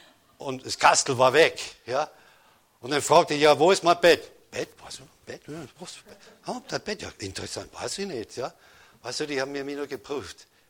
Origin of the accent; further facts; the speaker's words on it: United Kingdom; wo ich aufgewachsen bin in Großbritannien